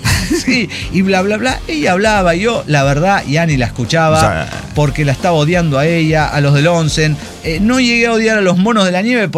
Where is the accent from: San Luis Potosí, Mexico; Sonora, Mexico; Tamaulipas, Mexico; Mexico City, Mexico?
Sonora, Mexico; Miren que yo soy de Sonora